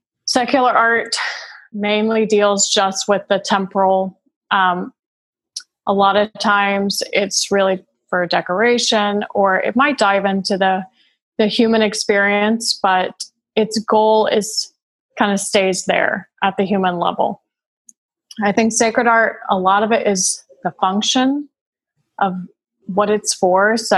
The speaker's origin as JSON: {"language": "English", "town": "St. Francisville", "region": "Louisiana", "country": "United States", "tie": "born or raised there", "said": "I was born and raised in Louisiana, in St. Francisville. And then I went to school in Baton Rouge at St. Joseph Academy."}